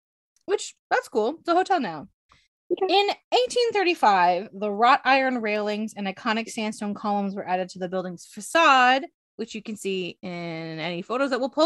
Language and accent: English; Canada; We're Canadian. We don't know anything.